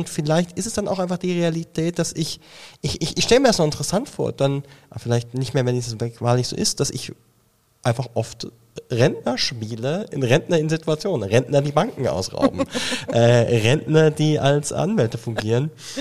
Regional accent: Germany; now in Switzerland; früher war das ein ganz zentrales Thema, dass ich Deutscher bin auf der Schweizer Impro-Bühne.

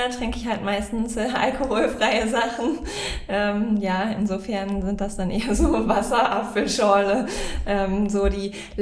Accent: Hennef, North Rhine-Westphalia, Germany; Ich komme aus Hennef und wohne jetzt auch wieder in Hennef.

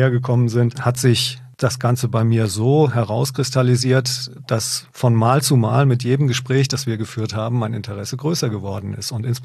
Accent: Hesse, Germany; also born or lived in Munich / Hamburg / Ruhr area; Ich bin 53 Jahre alt. Und wie Sie meiner Sprache schon entnehmen können, ich bin kein gebürtiger Oberfranke. Ich bin in Nordhessen aufgewachsen.

